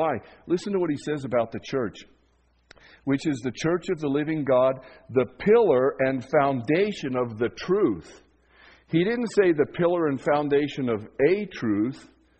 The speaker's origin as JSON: {"language": "English", "town": "Leadville", "region": "Colorado", "country": "United States", "tie": "born or raised there", "said": "It was common when I was growing up in Leadville that the door of the mortuary and the door of the post office were the pillars."}